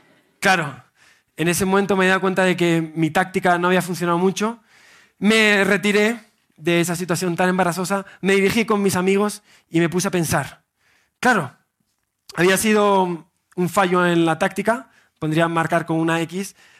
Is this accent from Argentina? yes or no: no; Spain; pues vengo desde España a Barranquilla